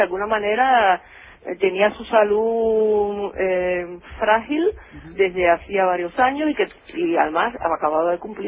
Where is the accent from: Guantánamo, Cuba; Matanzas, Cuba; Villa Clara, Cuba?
Matanzas, Cuba; now in Havana, Cuba; Pero yo no soy de La Habana. ¿De dónde sos? De otro lugar. Yo soy de Matanzas.